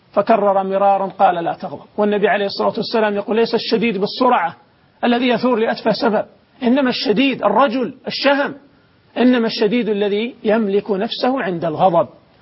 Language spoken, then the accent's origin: Arabic; Saudi Arabia; يا أخي عندنا في السعودية أكثر من 1,300,000 عانس